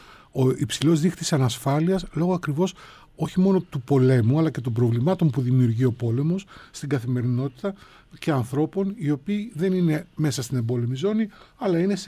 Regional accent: Athens, Attica, Greece; also born or lived in Katerini; Γεννήθηκα στην Κατερίνη Πιερίας, ο πατέρας μου ήταν στη χωροφυλακή, στην ελληνική χωροφυλακή και πυρετούσε και 40 χρόνια στη Μακεδονία και στον νομό Πιερίας. Ήρθα μικρό στην Αθήνα, ήρθα σε ηλικία 6 ετών περίπου.

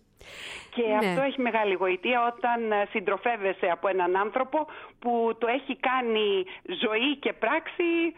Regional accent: Montreal, Quebec, Canada; Εγώ ως παιδί μεταναστών, αλλά γεννημένη και μεγαλωμένη στο Μόντρεαλ του Καναδά

